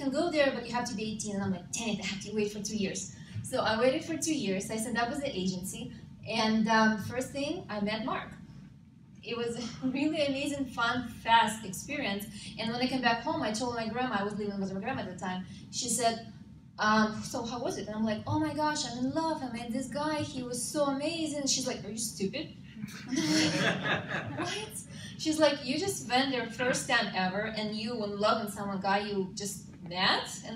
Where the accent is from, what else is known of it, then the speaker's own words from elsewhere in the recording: Ukraine; English is a second language; now in United States; My story, I was raised and born in Ukraine, and my life was amazing until I came to America and I realized my life was sunk.